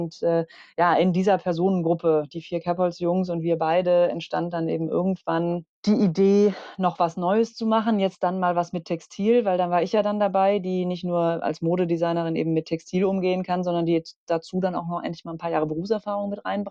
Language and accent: German; Bonn, North Rhine-Westphalia, Germany; also born or lived in Berlin; gut, wir kommen aus Bonn, da wissen wir, was uns erwartet